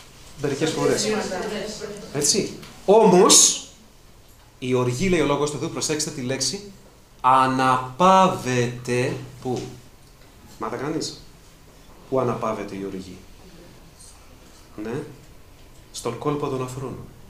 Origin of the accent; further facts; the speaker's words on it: Piraeus, Attica, Greece; που εγώ μεγάλωσα στον Πειραιά, στο λιμάνι, στο Τριχολίμανο κοντά